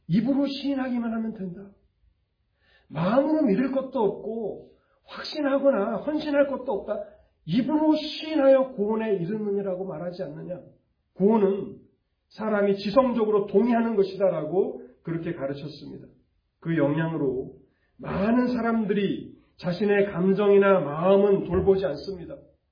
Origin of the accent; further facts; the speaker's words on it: Gyeonggi Province, South Korea; 저는 고향이 경기도인데